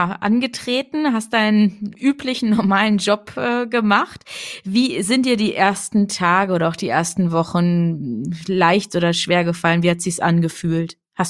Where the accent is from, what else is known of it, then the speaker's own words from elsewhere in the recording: Harz, Germany; ich bin im Harz groß geworden. Ach so, okay. Also ich bin nicht gebürtig aus dem Harz, aber viele, viele Jahre dort gelebt.